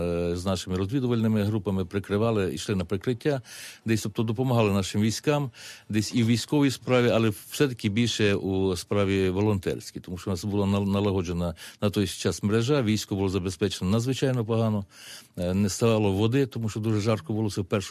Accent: Zakarpattia Oblast, Ukraine; Ну, от і в зв'язку з тим, що ми з Закарпаття

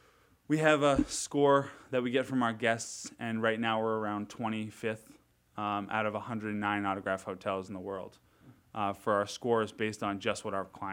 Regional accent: Sandwich, Massachusetts, United States; Yeah, so I'm originally from Sandwich, Mass, Cape Cod.

